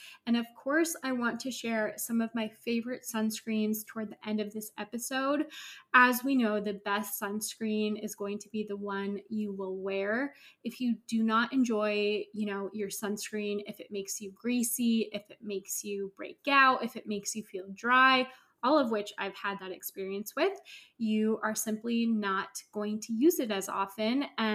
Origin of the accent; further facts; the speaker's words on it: California, United States; I grew up in Northern California and my family really loved the beach.